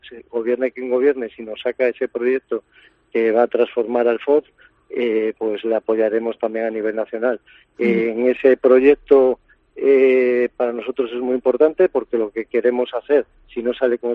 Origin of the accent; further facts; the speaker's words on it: Alfoz, Galicia, Spain; Nosotros somos de Alfoz y lo que nos importa es el bien de nuestros vecinos